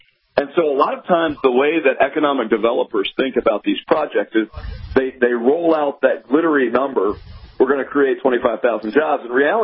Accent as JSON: {"language": "English", "region": "Mississippi", "country": "United States", "tie": "born or raised there", "said": "But like in my home state of Mississippi, to your point, like every other state, they've engaged in this sort of race to the bottom mentality"}